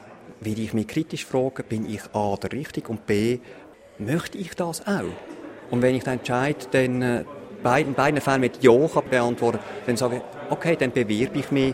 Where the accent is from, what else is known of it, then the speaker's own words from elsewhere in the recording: Basel-Landschaft, Switzerland; im Baselbiet, wo ich aufgewachsen bin und wo ich auch die ganze Zeit gewohnt habe